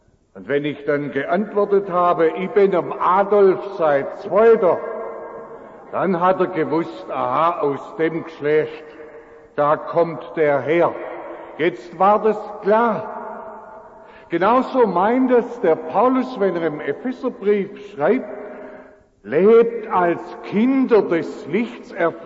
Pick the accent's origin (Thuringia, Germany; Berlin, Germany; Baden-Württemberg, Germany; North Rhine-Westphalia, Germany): Baden-Württemberg, Germany; Rüd; ich bin ja in Rüd aufgewachsen